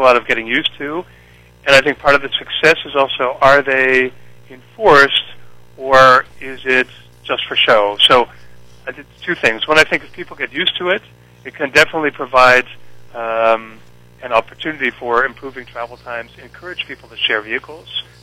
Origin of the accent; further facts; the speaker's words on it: Ohio, United States; I've also experienced my hometown in Ohio, where when the first roundabout was implemented, nobody knew how to drive through it.